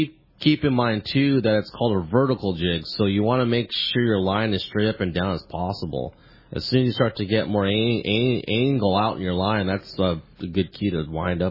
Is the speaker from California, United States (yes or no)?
yes; San Diego, California, United States; And I grew up in San Diego, started kind of getting on boats when I was probably 11 or 12 years old on the half day boats at Seaforth